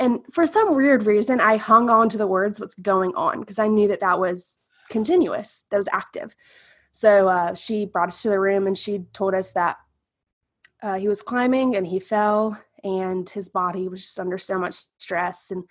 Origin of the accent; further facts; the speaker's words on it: South Carolina, United States; and we are from South Carolina.